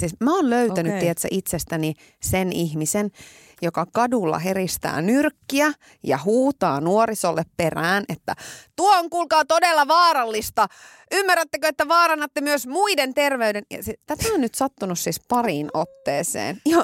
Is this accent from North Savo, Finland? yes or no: yes; Iisalmi, North Savo, Finland; Ei meillä Iisalmessa ole tommosia